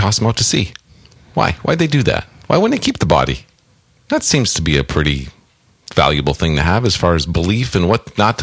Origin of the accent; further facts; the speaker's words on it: United States; But I'm American, so I can't vote anyway.